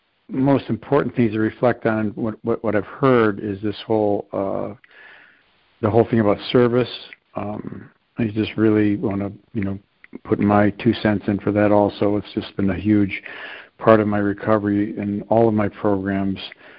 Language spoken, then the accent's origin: English; Midwest, United States; I am from the Midwest, so I kind of hear about those wide open spaces, and I get it, having flown over the country amongst other things. But I did grow up in, you know, in a small town in the Midwest.